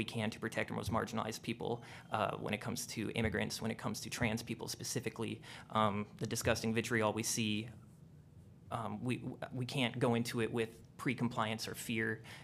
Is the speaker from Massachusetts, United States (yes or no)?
no; Cedar Falls, Iowa, United States; I grew up in Cedar Falls, Iowa, and we have a public utilities company, and it's a massive source of revenue for the city.